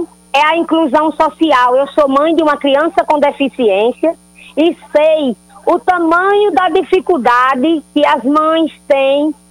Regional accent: Caicó, Rio Grande do Norte, Brazil; Na verdade, eu sou caicoense, sou do Rio Grande do Norte, eu sempre tive um coração dividido entre a Paraíba e o Rio Grande do Norte.

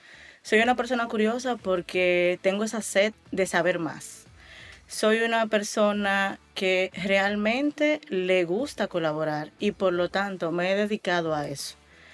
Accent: Dominican Republic; me crié con las personas que trabajaban para mi familia, personas que se conocían desde pequeños del barrio, porque somos dominicanos

